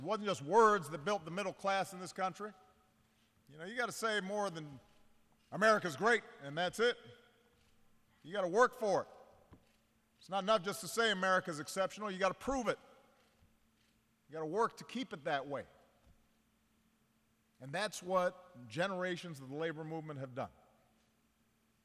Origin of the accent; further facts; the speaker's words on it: Chicago, Illinois, United States; Billy Hite from my hometown of Chicago, from UA.